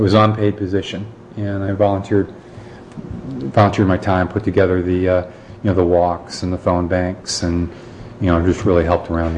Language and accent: English; Seneca Falls, New York, United States; born there; I was born in Seneca Falls, New York. Small, very small town upstate New York.